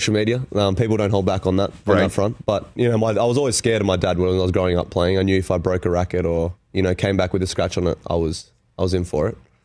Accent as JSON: {"language": "English", "town": "Canberra", "region": "Australian Capital Territory", "country": "Australia", "tie": "born or raised there", "said": "You know, I grew up in Canberra and, you know, I never fell in love with tennis early on."}